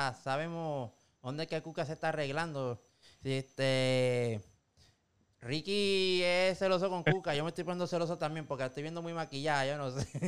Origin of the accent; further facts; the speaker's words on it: Arroyo, Puerto Rico; also born or lived in Guayama; Mi segundo pueblo, yo nací en Guayama, pero me crié en el pueblo de Arroyo. Y así que ahí en el residencial, ahí en Arroyo.